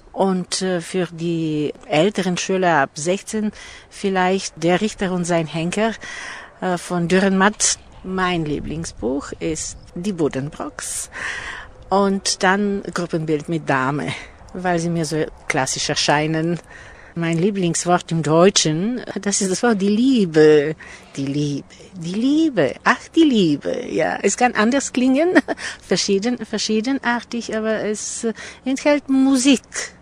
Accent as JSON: {"language": "German", "town": "Sofia", "region": "Sofia City", "country": "Bulgaria", "said": "Ich komme aus Bulgarien. Ich bin im Jahr 1945 geboren, in Sofia."}